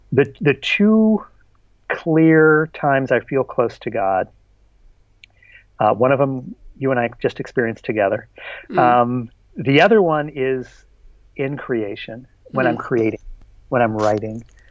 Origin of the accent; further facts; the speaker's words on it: New York, United States; And of course, I'm a New Yorker.